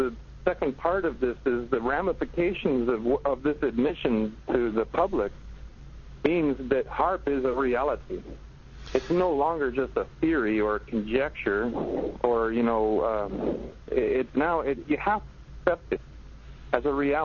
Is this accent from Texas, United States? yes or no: no; San Luis Obispo, California, United States; I'm from San Luis Obispo, California.